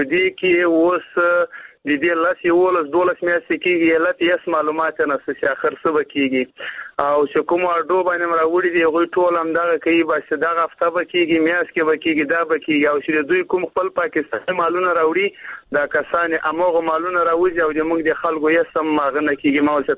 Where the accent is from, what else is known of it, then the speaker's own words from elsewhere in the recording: Afghanistan; now in Pakistan; په پاکستان کې موږ مېشت افغانان یو د مهاجرت ځوان